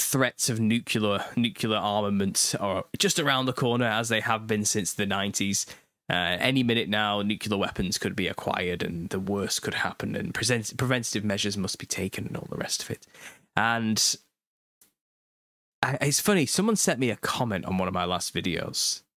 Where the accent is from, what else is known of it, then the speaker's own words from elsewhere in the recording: United Kingdom; I'm British as well.